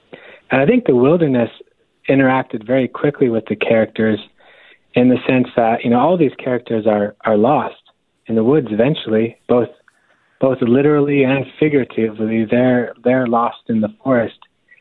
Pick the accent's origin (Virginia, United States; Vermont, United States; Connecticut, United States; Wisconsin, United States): Wisconsin, United States; Niagara; I grew up in Niagara, Wisconsin, on the northern border, sort of by Iron Mountain, Michigan, right on the Menominee River.